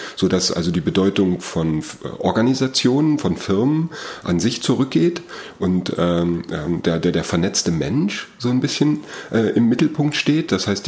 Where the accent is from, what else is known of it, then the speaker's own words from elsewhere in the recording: Germany; wir natürlich als Deutsche